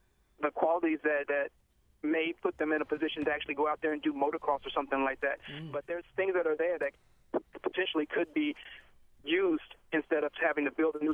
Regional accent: Louisiana, United States; now in Baltimore, United States; I'm a country boy. I didn't grow up here in Baltimore. I grew up in Louisiana, and I'm used to seeing dirt bikes, four-wheelers, all those things.

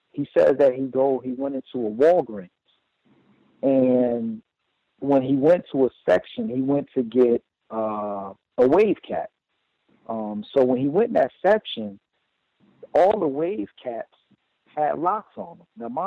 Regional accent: Newark, New Jersey, United States; You know, when I'm from New Jersey, I grew up in Newark. Newark is a what we consider a high crime area. You know, it's a rough area of New Jersey.

